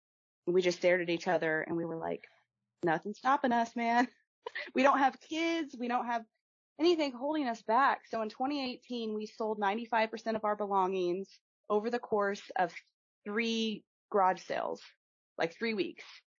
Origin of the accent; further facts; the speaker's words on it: Kansas City, Kansas, United States; I am from Kansas, born in Kansas City, Kansas. And I've lived here my whole life, mostly.